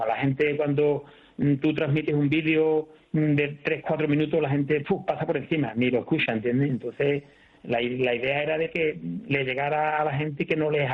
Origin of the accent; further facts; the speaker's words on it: Seville, Andalusia, Spain; Pero claro, soy de Sevilla.